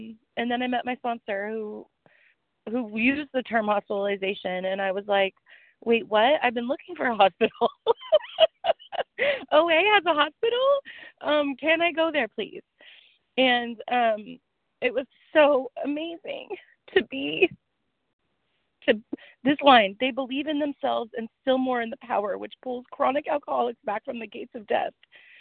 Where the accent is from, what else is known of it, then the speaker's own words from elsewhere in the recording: Portland, Oregon, United States; I'm from Portland, Oregon.